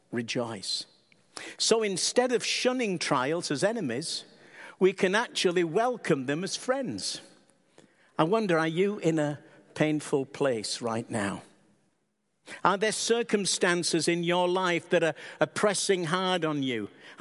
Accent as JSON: {"language": "English", "town": "Barnsley", "region": "Yorkshire and the Humber", "country": "United Kingdom", "tie": "born or raised there", "said": "grew up in my hometown in the north of England, Barnsley"}